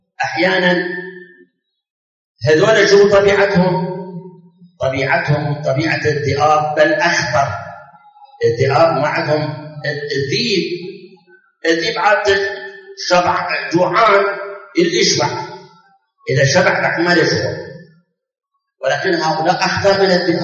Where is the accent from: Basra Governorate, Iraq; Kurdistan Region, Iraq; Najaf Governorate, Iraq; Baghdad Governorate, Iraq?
Baghdad Governorate, Iraq; Baghdad; ما صار انفجار عندنا في بغداد بالمحمودية بالإسكندرية بالمسيب هاي الأماكن